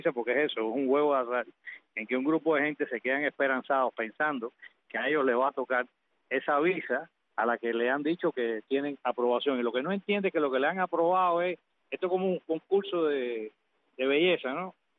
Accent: Cuba; soy cubano, viví allá 33 años y ejercí el derecho allá

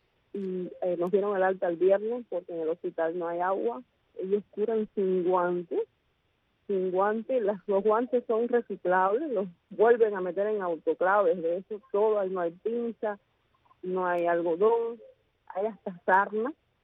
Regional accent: Cuba; cómo somos los cubanos

